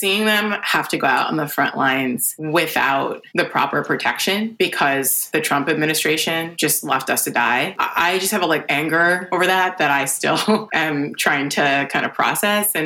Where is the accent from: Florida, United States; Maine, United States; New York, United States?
New York, United States; New York City; especially as a New Yorker, going through something so horrible and not being able to be with one another, even as a larger community.